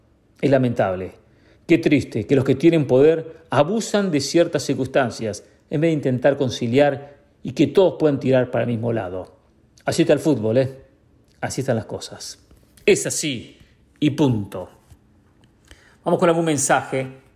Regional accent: Mexico; yo soy mexicano.

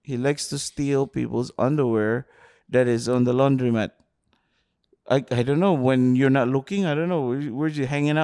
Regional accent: Cebu, Central Visayas, Philippines; I'm mostly Filipino. I mean, a small island where Manny Pacquiao was born. Cebu, Philippines.

